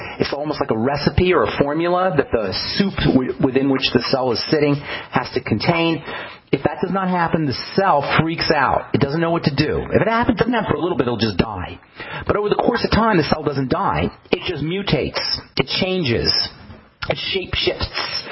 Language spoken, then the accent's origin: English; New Jersey, United States; I grew up in New Jersey.